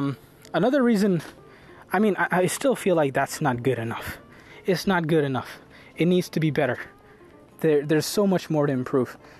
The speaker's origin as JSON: {"language": "English", "country": "United States", "tie": "born there", "said": "I was born healthy. I was born to amazing parents. I was born in America."}